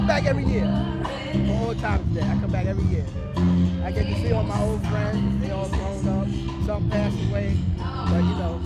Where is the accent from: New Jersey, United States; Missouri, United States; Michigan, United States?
New Jersey, United States; Well, I grew up here.